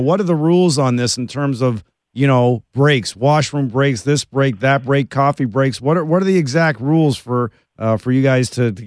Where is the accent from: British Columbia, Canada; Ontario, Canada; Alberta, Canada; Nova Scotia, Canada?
Ontario, Canada; Toronto; As a kid growing up around Bathurst and Glen Cairn, with my mom and dad's allowance, when I was 14, 15, kind of wanted to hang out with the girls, but I was too shy.